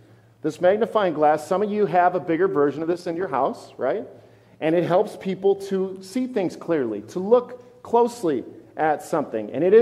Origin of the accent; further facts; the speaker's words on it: Forest Lake, Minnesota, United States; And one day, driving through my hometown of Forest Lake, this thing literally died in the middle of the busiest intersection, right at 61 and Broadway in Forest Lake